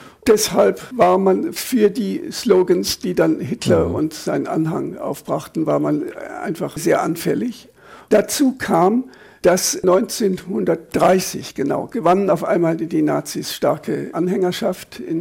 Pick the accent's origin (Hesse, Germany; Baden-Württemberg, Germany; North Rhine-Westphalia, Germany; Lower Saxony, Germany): Hesse, Germany; Kronberg; Dann kamen die Franzosen und besetzten also Kronberg, meine Heimat.